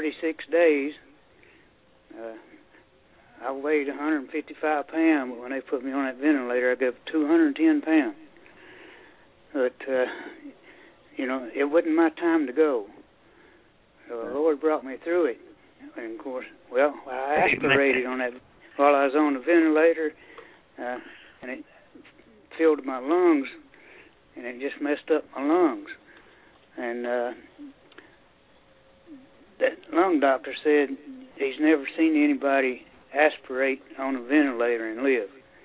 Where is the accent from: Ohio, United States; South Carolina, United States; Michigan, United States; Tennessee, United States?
Tennessee, United States; Sweetwater; I'm from Sweetwater, Tennessee.